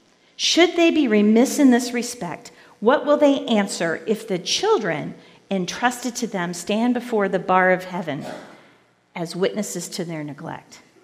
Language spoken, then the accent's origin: English; the South, United States; Now, I'm from the South. I grew up in the South, and West Virginia is kind of almost a little bit in the South.